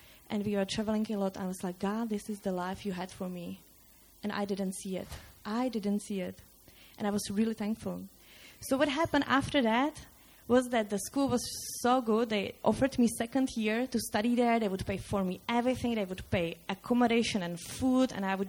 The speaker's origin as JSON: {"language": "English", "country": "Czechia", "second_language": "English", "said": "So I'm Czech. I'm from Czech Republic. And yay! And it's been 6 years ago when I decided to follow Christ."}